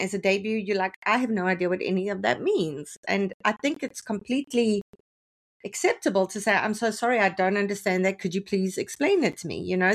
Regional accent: Canada; And this time around, as a Canadian, I had to say

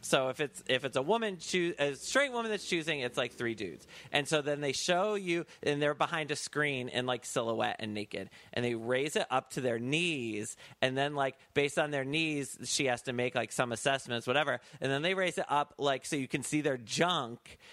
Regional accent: United States; She has to hang out with me because we're both American.

